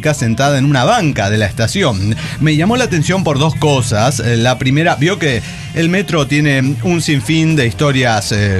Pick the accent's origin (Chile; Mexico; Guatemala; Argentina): Mexico; Mexico City; Soy originario del DF. Ahora Ciudad de México